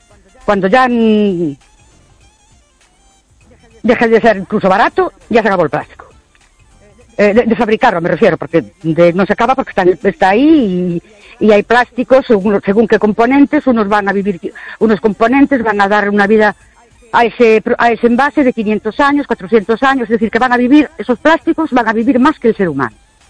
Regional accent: Ourense, Galicia, Spain; de Ourense.

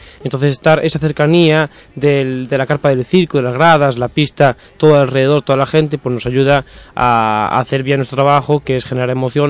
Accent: Sarria, Galicia, Spain; Sí, soy de Lugo, de Sarria, específicamente.

